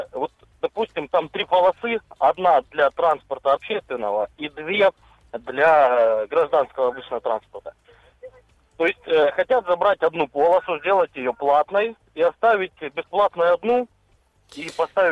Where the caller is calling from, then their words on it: Rostov-on-Don, Rostov Oblast, Russia; Ростов-на-Дону.